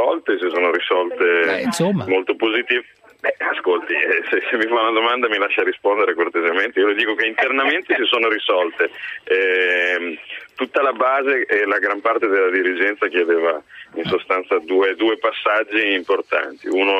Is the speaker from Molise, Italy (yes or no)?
no; Emilia-Romagna, Italy; Io sono romagnolo, non sono emiliano.